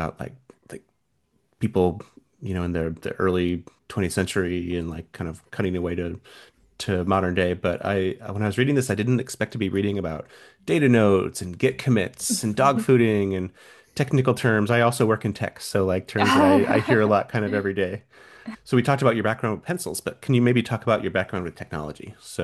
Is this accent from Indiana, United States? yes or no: yes; Indiana, United States; now in San Francisco, United States; And I moved from Indiana out here to San Francisco and just like discovered the Mito, like the Kinokuniya kind of like stationery store.